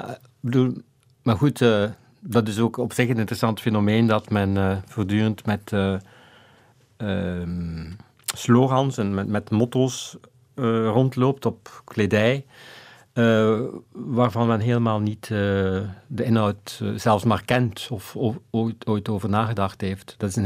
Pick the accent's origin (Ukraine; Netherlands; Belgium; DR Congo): Belgium; Flanders; ik identificeer mij niet zo heel erg met mijn Vlaming zijn of zo. Hè? Ik ben wel een Vlaming, maar dat is niet waar ik mee bezig ben.